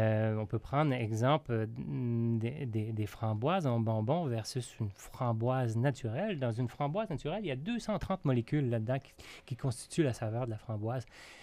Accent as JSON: {"language": "French", "region": "Quebec", "country": "Canada", "tie": "born or raised there", "said": "moi, j'ai été élevé en Gaspésie, je l'ai dit tantôt"}